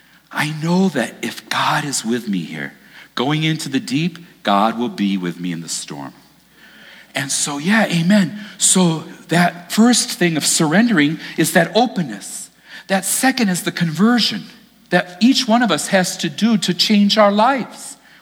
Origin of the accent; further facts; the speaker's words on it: Michigan, United States; also born or lived in Japan; I said, I need water. I'm from Michigan. I'm a Michigander.